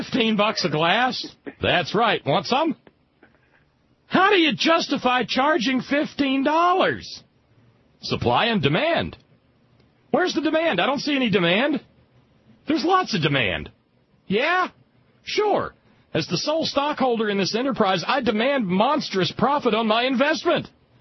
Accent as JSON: {"language": "English", "region": "Alabama", "country": "United States", "tie": "born or raised there", "said": "I remember there was one in my hometown in Alabama, and it did."}